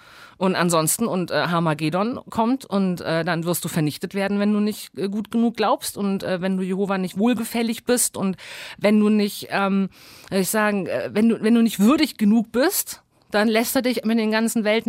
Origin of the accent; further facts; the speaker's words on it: Bavaria, Germany; Ich war auch nicht getauft und habe den katholischen Religionsunterricht so mitbesucht, weil man das in Unterfranken halt so gemacht hat, wo ich aufgewachsen bin.